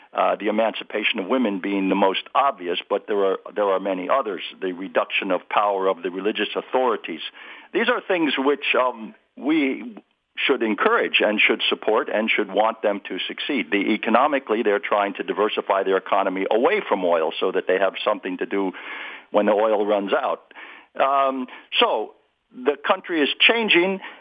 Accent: Delaware, United States; Well, I grew up in Delaware, and I went to university at Oxford, where I studied Arabic because I wished to join the Foreign Service.

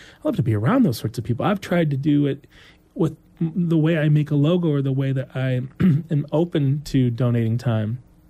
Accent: Midwest, United States; But as a Midwesterner, I will never indulge

